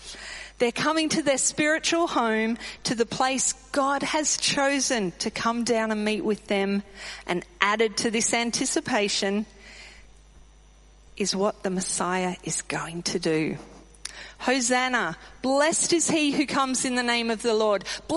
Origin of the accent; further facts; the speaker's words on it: Canberra, Australian Capital Territory, Australia; Now, I grew up in Canberra, and it was back in the day of scrounging at the tip.